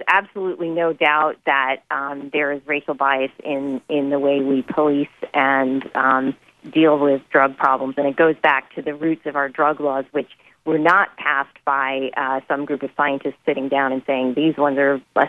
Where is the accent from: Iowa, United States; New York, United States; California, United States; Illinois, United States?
New York, United States; You know, my home state, New York, we had 15 to life mandatory minimums